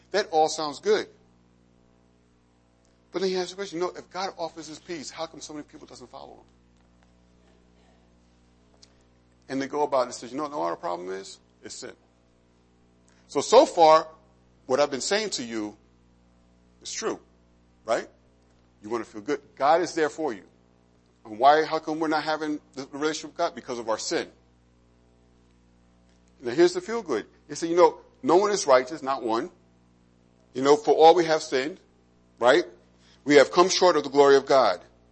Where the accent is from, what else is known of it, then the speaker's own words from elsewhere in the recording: New York, United States; Back in the old days, I'm from New York. You know, growing up in New York, you never bought a car from a used car salesman.